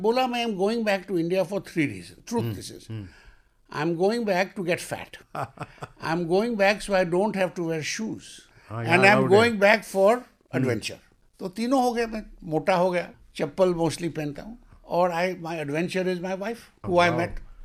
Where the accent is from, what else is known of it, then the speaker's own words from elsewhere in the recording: Mumbai, Maharashtra, India; बॉम्बे वाला हूँ मैं, बॉम्बे में पैदा हुआ, वार्डन रोड पर, 1950, I am an old man.